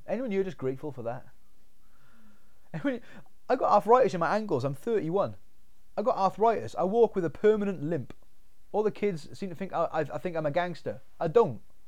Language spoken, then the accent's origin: English; Wales, United Kingdom; Just because I want people to know that I'm Welsh.